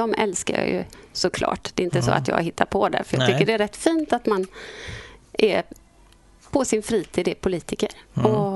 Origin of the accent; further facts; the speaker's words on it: Glommen, Halland County, Sweden; Jag kommer från ett litet fiskeläge som heter Glommen och ligger i Halland, en mil norr om Falkenberg ungefär.